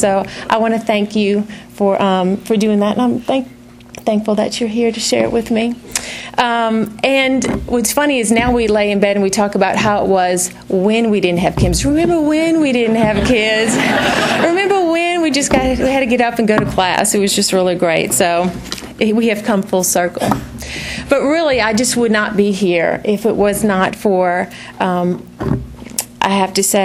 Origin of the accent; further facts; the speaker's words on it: New Orleans, Louisiana, United States; And we had, I grew up in New Orleans.